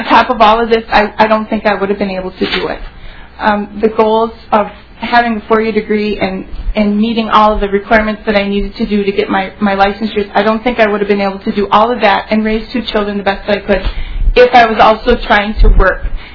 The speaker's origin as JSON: {"language": "English", "town": "Hayfield", "region": "Minnesota", "country": "United States", "said": "I am from Hayfield, Minnesota. I am a science teacher at Hayfield High School."}